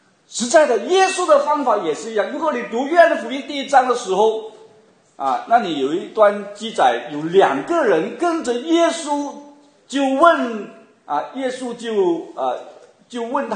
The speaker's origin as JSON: {"language": "Chinese", "country": "China", "said": "就是好像我们中国人说百闻不如一见啊"}